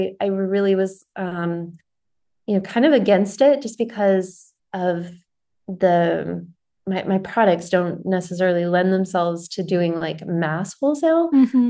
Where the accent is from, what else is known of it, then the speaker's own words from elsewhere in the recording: United States; I think it's just because I am American, so I understand the consumer behavior of Americans more than any other culture.